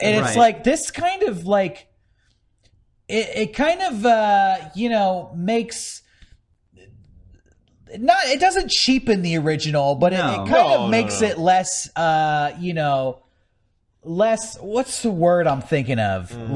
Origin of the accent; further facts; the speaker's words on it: United States; You know, it feels weird for me as an American.